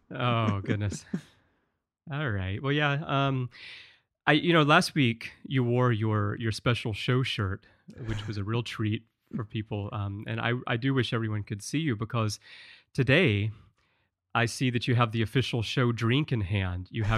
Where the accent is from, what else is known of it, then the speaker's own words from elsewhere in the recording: Alabama, United States; But your story there reminds me of when I was growing up in Alabama, where literally if the weatherman on TV mentioned the word snow